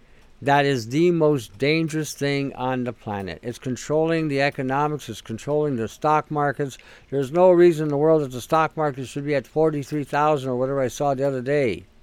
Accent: Detroit, Michigan, United States; I remember growing up back in the 60s. I was growing up in Detroit at the time.

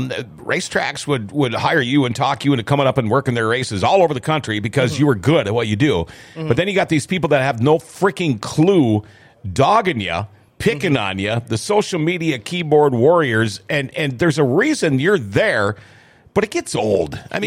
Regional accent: Thief River Falls, Minnesota, United States; love Thief River Falls, by the way, where Blacklance is. That's where I'm from.

